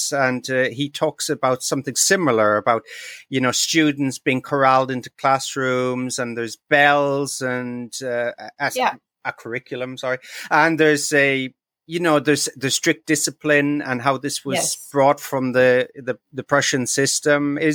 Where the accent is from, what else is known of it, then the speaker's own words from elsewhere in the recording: Ireland; Growing up in Ireland in the 80s